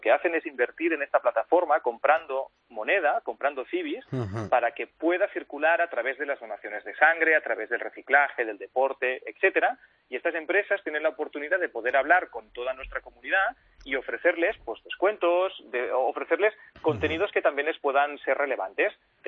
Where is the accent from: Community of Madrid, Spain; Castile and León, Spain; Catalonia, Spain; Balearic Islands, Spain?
Catalonia, Spain; Barcelona; born there; Yo nací en Barcelona y aquí estoy.